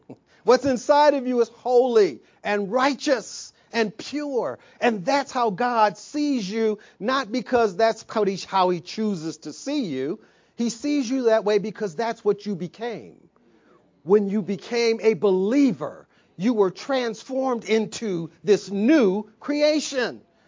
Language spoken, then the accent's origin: English; Saginaw, Michigan, United States; My old house, the house I grew up with in Saginaw, Michigan, my whole family was raised there. We all grew up there.